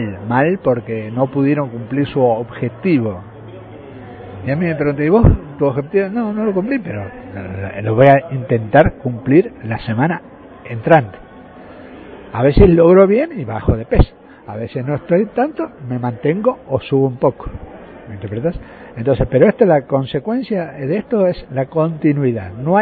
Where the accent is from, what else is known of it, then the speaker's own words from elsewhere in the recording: Buenos Aires, Argentina; now in Posadas, Argentina; yo soy misionero por adopción. Yo vengo de Buenos Aires, hace 12 años que estoy acá en Misiones, en Posadas específicamente, y ya me considero un misionero más.